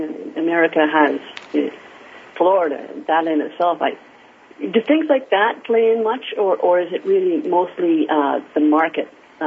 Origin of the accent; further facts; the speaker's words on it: Canada; I'm Canadian, and Canadians have some advantage of this because of the proximity of the United States.